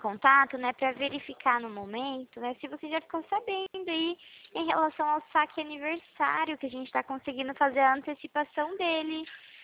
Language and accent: Portuguese; Itu, São Paulo, Brazil; não, não, eu sou da cidade de Itu, São Paulo.